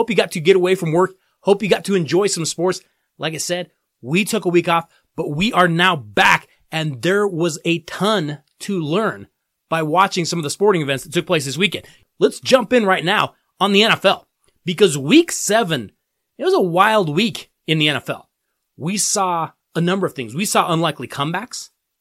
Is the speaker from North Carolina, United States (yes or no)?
no; Colorado, United States; And when people would hear that I'm from Colorado, they would always say the exact same thing. Oh, you're from Colorado? Well, you must be a skier. You must love the snow. Well, I love the snow. Yes, I grew up with snow